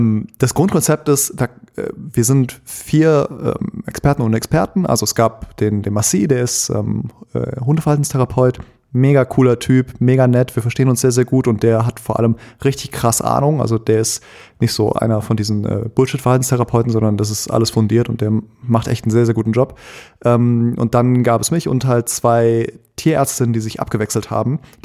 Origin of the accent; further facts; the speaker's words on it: North Rhine-Westphalia, Germany; ich bin ja Rheinländer